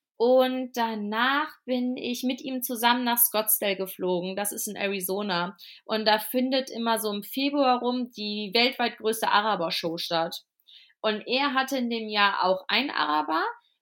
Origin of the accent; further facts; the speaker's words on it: Cologne, North Rhine-Westphalia, Germany; ich komme ja ursprünglich aus Köln